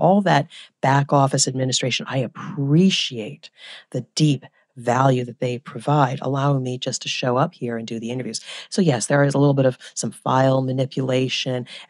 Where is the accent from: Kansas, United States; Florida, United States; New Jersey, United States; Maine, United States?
New Jersey, United States; born there; accent: Jersey; Well, I'm a Jersey girl by nature. I was born in New Jersey, so you might pick up a little bit of a Jersey accent here and there.